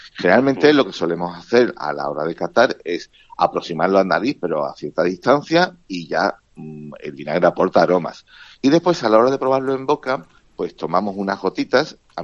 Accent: Andalusia, Spain; accent: Jerez; le podemos dar nuestro acento, vamos a llamarle jerezano o acento español

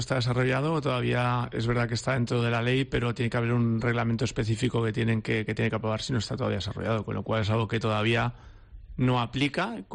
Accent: Seville, Andalusia, Spain; born there; Yo, de hecho, nací en Sevilla, pero mi familia es de Sevilla y de Huelva.

